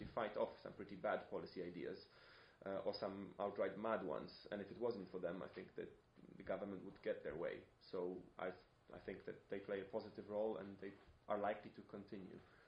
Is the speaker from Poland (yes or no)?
yes; Poland; I'm from Poland originally, so I see a lot of this happening in Poland these days